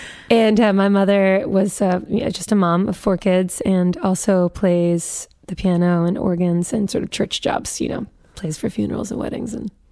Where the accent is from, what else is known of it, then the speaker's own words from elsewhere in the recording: Newton, Massachusetts, United States; we grew up in Newton, which is sort of not as much what you would associate when you think of like the movies with the Wahlbergs